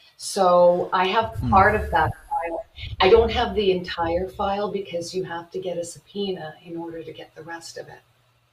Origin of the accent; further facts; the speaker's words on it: Canada; the violations of my rights that were occurring as a Canadian citizen and victim of crime and human trafficking.